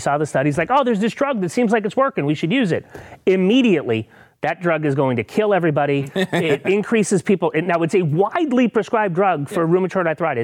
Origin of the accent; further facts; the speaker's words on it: Northeast, United States; I grew up in the Northeast.